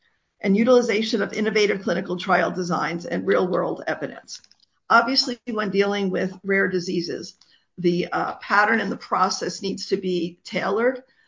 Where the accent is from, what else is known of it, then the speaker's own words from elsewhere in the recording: Pennsylvania, United States; I was obviously with the Pennsylvania folks because I'm from Pennsylvania